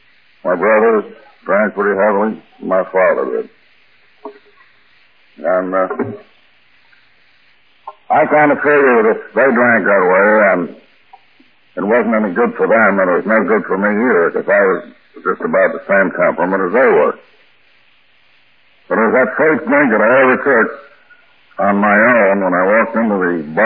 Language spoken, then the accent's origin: English; Albany, New York, United States; born or raised there